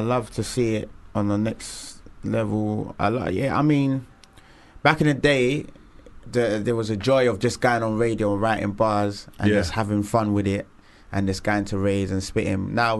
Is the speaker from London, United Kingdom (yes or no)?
yes; Stratford, London, United Kingdom; I'm from Stratford Plaster originally.